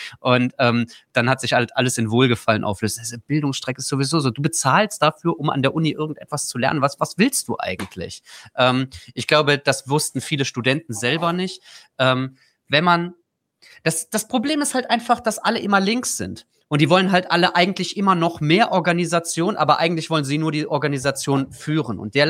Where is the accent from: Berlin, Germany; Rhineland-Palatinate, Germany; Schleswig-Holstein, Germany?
Rhineland-Palatinate, Germany; Trier; Ich komme ja aus Trier und da war Wahlkampf